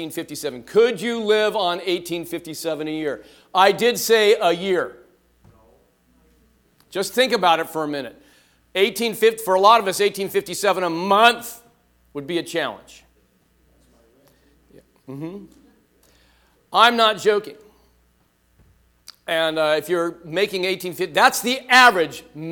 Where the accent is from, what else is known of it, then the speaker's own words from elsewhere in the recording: Van Nuys, California, United States; I grew up in Van Nuys. I went to St. Bridget of Sweden school. It's about Sherman Way and Balboa. And grew up Van Owen and Balboa. Not far from here.